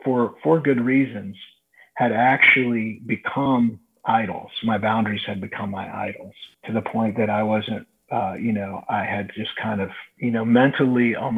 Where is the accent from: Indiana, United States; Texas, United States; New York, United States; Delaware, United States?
Indiana, United States; now in Nashville, United States; I'm originally from Indiana, but we live outside of Nashville now, and I'm driving back to Nashville.